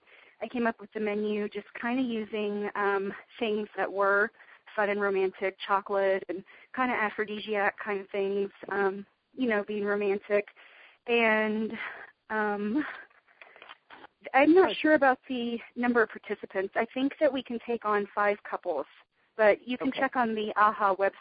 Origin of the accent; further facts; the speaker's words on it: the South, United States; I grew up in the South, and my dad's family's Southern, and my mom's family's Italian